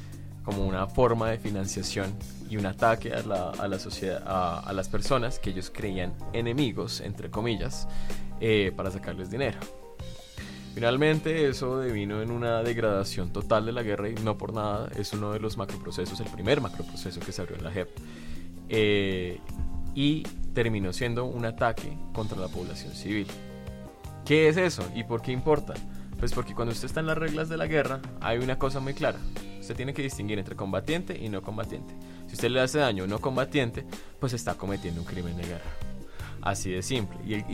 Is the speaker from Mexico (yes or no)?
no; Colombia; Como colombianos estamos muy familiarizados